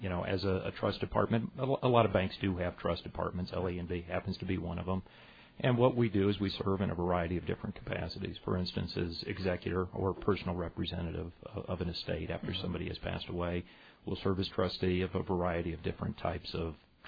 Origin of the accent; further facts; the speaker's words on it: Albuquerque, New Mexico, United States; I was raised in Albuquerque.